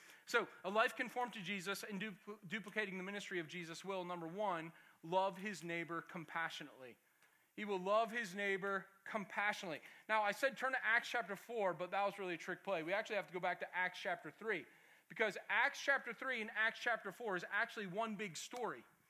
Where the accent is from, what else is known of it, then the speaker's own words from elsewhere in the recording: Massachusetts, United States; I grew up outside of Boston. I went to school in a place called Andover.